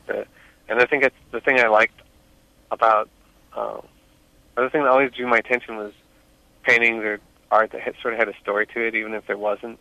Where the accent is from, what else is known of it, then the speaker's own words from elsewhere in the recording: Lexington, Missouri, United States; now in St. Louis, United States; I grew up in Lexington, Missouri. It's like a small town outside of Kansas City here in Missouri. I grew up there, and then we moved to St. Louis, like, my last year of high school